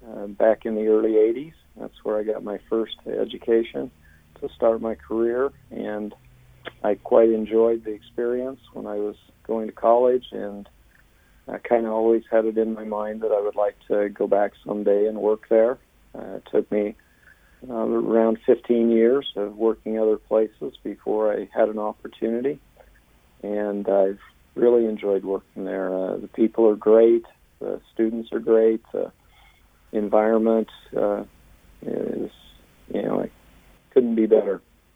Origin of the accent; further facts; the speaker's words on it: Teton Valley, Idaho, United States; I have lived around Rexburg for quite a few years. I grew up in Teton Valley, east of Rexburg, and I like outdoor things.